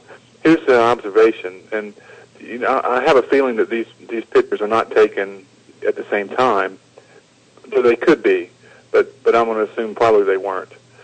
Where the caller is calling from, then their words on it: North Carolina, United States; I was calling from North Carolina.